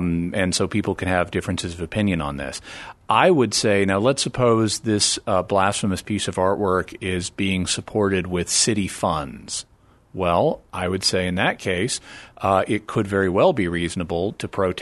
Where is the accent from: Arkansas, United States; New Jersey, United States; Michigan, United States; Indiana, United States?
Arkansas, United States; also born or lived in Texas; I was born in Texas, raised in Arkansas, and I have most of my family is in Texas, so I go back and forth a lot.